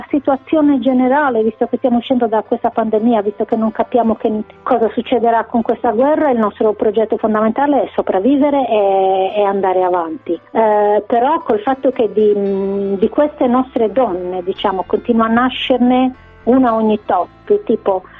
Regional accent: Mogoro, Sardinia, Italy; Noi siamo nate e cresciute a Mogoro

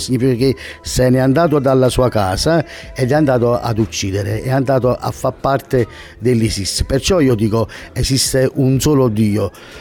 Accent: Ercolano, Campania, Italy; io sono di Ercolano, provincia di Napoli

